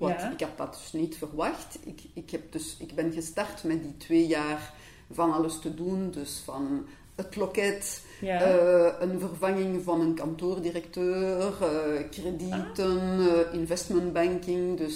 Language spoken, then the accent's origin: Dutch; Brussels-Capital Region, Belgium; first language fr; Dutch is a second language; Ik ben afkomstig van het Brusselse, dus ik ben Franstalig, zoals je beluisterd zullen horen.